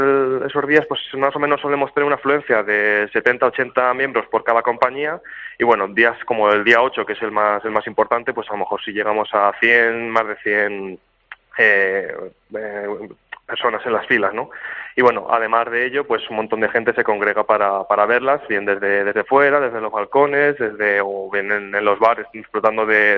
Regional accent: Cuenca, Castilla-La Mancha, Spain; para los que somos de Cuenca, pues bueno, pues nos pilla cerquita

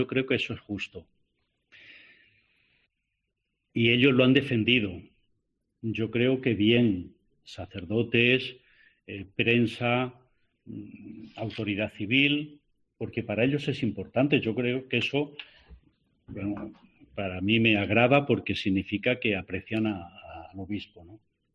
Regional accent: Pedro Bernardo, Castile and León, Spain; igual que en mi pueblo de Pedro Bernardo queríamos que el centro de salud estuviera en Pedro Bernardo, que era mucho más importante que Lanzaíta.

